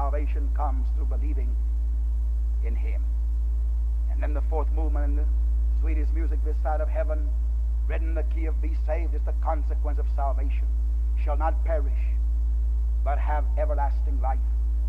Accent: San Antonio, Texas, United States; I remember when I was growing up in my hometown in San Antonio, my mother spanked in our home.

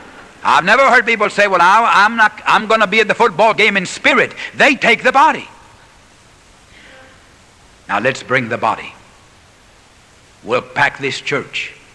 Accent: San Antonio, Texas, United States; And I used to be a shoeshine boy on the streets of my hometown in San Antonio, Texas.

